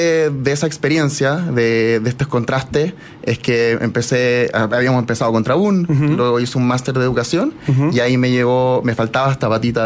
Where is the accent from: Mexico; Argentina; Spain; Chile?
Chile; Efectivamente, soy el primer chileno.